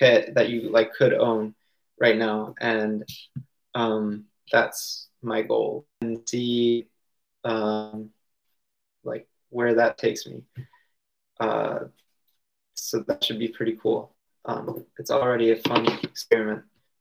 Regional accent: Maryland, United States; I'm at my home where I grew up in Maryland, and I live here.

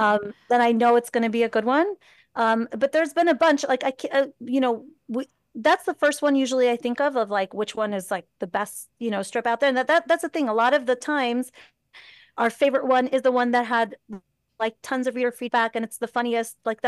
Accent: Brooklyn, New York, United States; it's funny for me because I'm a New Yorker. I'm from Borough Park originally.

